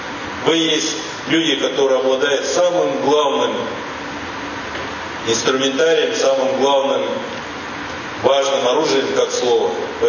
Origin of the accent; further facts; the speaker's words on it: Tuva, Russia; в том числе моей малой родины, народа, который населяет республику Тува, был передан вам.